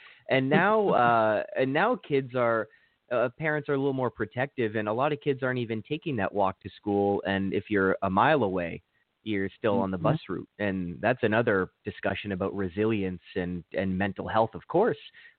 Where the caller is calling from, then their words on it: Toronto, Ontario, Canada; I'm calling from Toronto